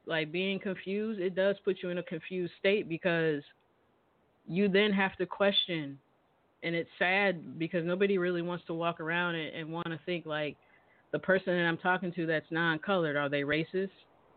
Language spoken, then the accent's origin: English; Ohio, United States; also born or lived in West Coast; I'm born and raised in Ohio. I lived on the West Coast for some years, and what brought me to the South was college.